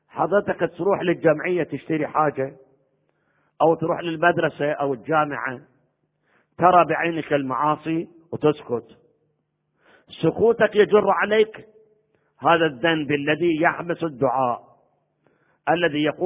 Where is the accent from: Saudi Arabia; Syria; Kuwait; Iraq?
Iraq; وأنا جايكم من العراق الذي مر بأدوار بزمن